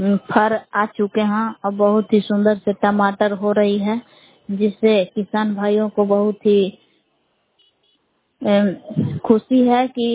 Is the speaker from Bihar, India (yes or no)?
yes; Belao, Bihar, India; ग्राम बेलाव जिला कैमूर बबुआ की निवासी हूँ।